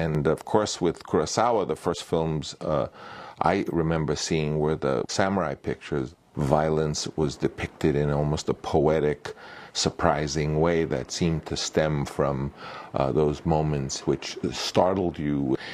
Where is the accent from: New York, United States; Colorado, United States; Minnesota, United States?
New York, United States; Long Island; there was the beginning of an art house movement in the suburbs of New York, where I was raised on Long Island.